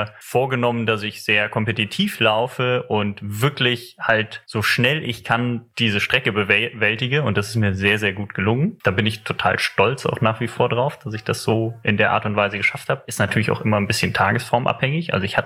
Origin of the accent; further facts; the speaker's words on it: Eifel, Germany; im Harz, in der Eifel, wo ich herkomme, gibt es wunderschöne Trails